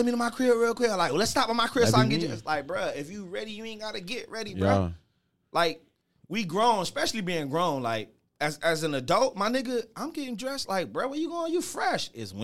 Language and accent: English; Miami, Florida, United States; I ain't going with me growing up in Miami, and I have a problem